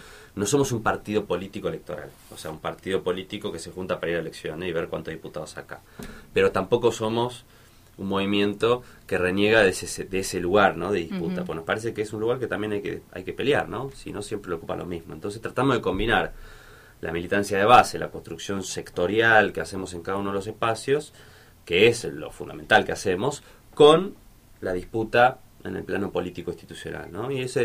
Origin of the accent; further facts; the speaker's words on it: Buenos Aires, Argentina; Y lo digo yo, que vengo de la ciudad de Buenos Aires